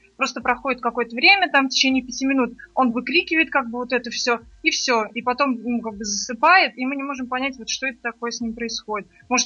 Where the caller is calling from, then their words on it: Nizhny Novgorod, Nizhny Novgorod Oblast, Russia; Мы из Нижнего Новгорода.